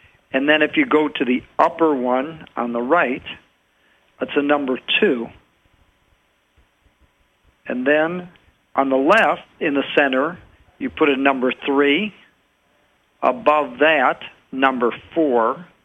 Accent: England, United Kingdom; accent: English; Well, it's my English accent.

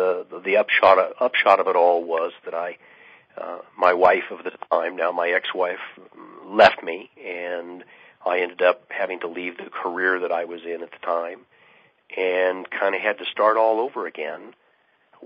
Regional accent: Albuquerque, New Mexico, United States; I'm from Albuquerque, New Mexico

